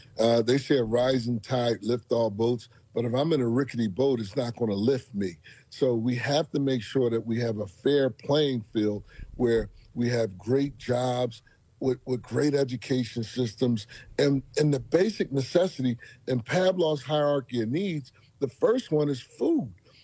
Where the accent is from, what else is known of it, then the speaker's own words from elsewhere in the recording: Philadelphia, Pennsylvania, United States; And I tell him, look, I come from North Philadelphia, a poor neighborhood.